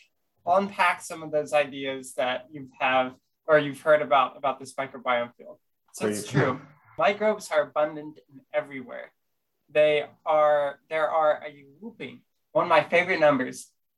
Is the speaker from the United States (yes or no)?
yes; California, United States; So I'm from California, and going to the tide pools over at the ocean was one of my favorite things growing up.